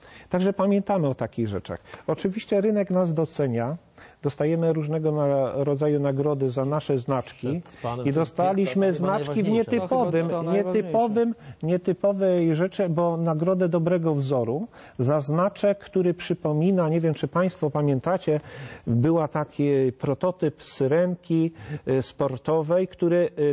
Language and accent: Polish; Katowice, Silesian Voivodeship, Poland; ja jestem z Katowic, dlatego też łatwiej mi o tym opowiadać.